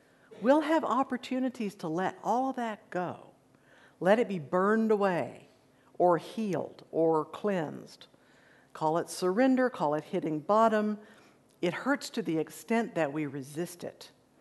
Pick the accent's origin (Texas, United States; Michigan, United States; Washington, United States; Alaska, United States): Texas, United States; Odessa; I grew up in Odessa, where you can see for … No hills, no trees.